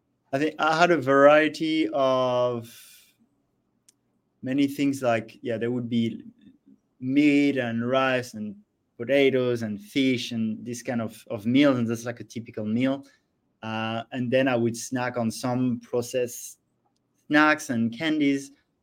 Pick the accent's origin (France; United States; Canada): France; So I'm from France originally. So I grew up with a pretty standard diet as I'd have there